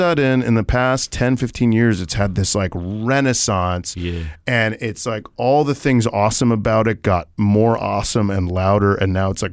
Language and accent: English; Florida, United States; Because I'm from Florida, and I'll tell you, the butt of every joke ever.